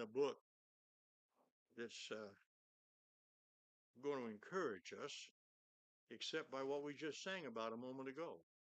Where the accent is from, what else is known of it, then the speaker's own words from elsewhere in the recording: Oxford, Maine, United States; As a child growing up in Oxford, Maine, and having grandparents in Otisfield on a farm, at about the age of 8, I was searching for God.